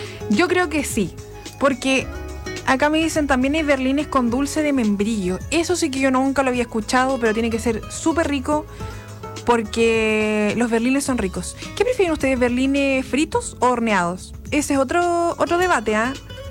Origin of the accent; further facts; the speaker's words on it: Chile; uno, como es chileno, tiene que tener alma de chileno.